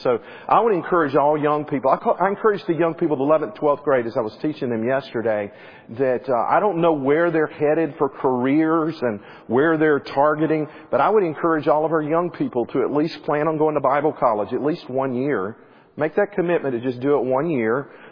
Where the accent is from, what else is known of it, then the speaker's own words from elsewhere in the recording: Clemson, South Carolina, United States; And that's, I grew up in Clemson, South Carolina, right there at it.